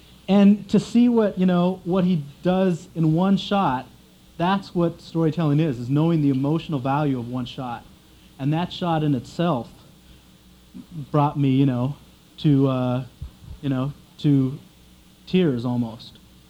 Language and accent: English; Oregon, United States; But I did Smoke Signals in 87, and I grew up in Oregon, and I admired the filmmakers that were